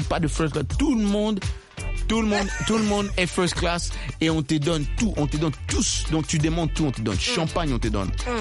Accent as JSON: {"language": "French", "region": "Kinshasa", "country": "DR Congo", "said": "tu sais ce qu'on dit chez moi à Kinshasa"}